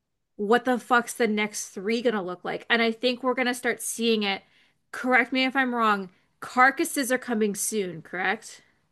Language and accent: English; Canada; I understand that I'm Canadian, and if I went to America, ICE wouldn't affect me.